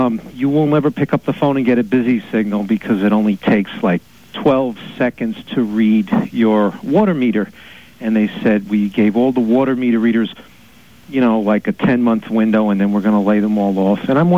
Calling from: Ridgewood, New Jersey, United States; I'm calling you from Ridgewood, New Jersey.

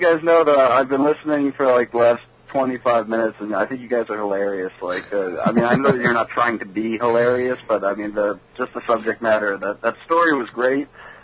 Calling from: Ronkonkoma, New York, United States; I'm calling from the Lake Ronkonkoma train station.

